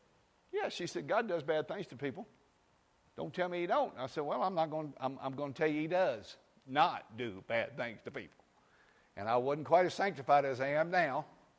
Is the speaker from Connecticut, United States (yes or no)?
no; Kentucky, United States; I mean, I'm from Kentucky, but I am not stupid.